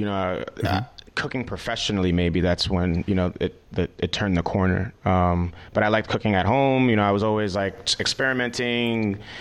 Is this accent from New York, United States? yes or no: yes; New York City, New York, United States; because growing up in New York City, your parents are working a lot all the time.